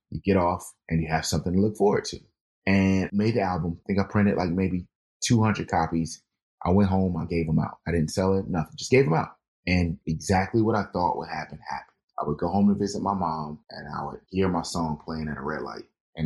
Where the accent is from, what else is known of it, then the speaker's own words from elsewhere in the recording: South Carolina, United States; I'm from South Carolina. We don't have any celebrities in South Carolina.